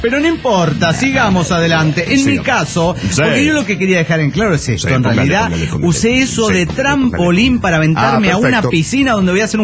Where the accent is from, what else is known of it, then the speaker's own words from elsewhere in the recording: Guadalajara, Jalisco, Mexico; de Guadalajara, Jalisco, México.